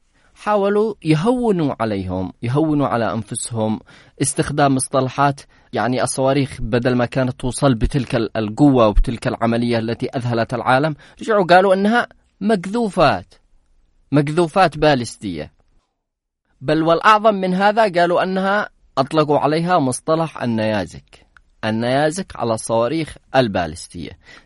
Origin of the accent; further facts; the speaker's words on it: Yemen; شاهد العالم وشاهدنا نحن كيمنيين أولا